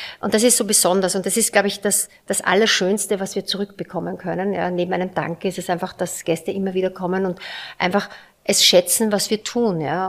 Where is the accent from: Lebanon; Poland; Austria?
Austria; Styria; Aber wir haben als Steirer einen wirklich wahnsinnig hohen Stammgästeanteil.